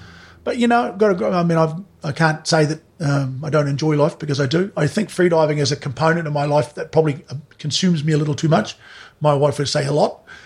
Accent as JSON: {"language": "English", "town": "Mangere", "region": "Auckland", "country": "New Zealand", "tie": "born or raised there", "said": "No, I'm a boy that's born and bred in Mangere, played football for Otahoo, played football for Mangere East Foundation"}